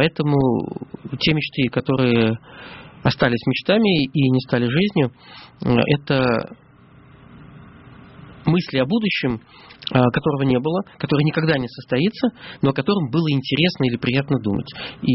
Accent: Pskov, Pskov Oblast, Russia; я родился и живу в Пскове.

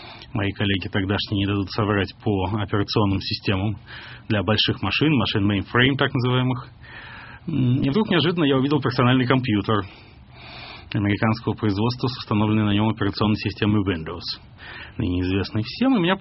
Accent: Moscow, Russia; born there; Нет, я родился в Москве, в самой обычной семье.

